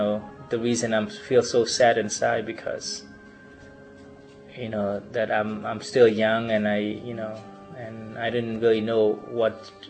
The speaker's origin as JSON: {"language": "English", "country": "Cambodia", "tie": "born or raised there", "said": "As a young boy growing up in Cambodia, and I often feel very lonely and feel very sorrowful for my people."}